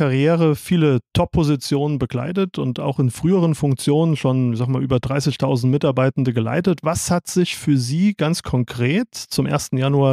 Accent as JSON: {"language": "German", "region": "Saarland", "country": "Germany", "said": "das erfüllt uns als Saarländer mit Stolz"}